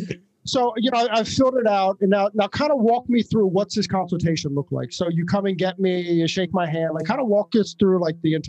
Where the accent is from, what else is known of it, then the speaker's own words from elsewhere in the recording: New York, United States; Well, I'm from New York.